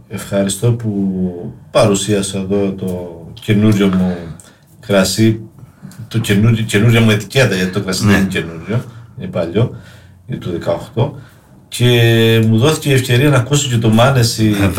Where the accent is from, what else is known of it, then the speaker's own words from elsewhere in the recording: Dafnes, Crete, Greece; born there; Εγώ γεννήθηκα στις Δαφνές, ο πατέρας μου αμπελουργός, ο παππούς μου αμπελουργός.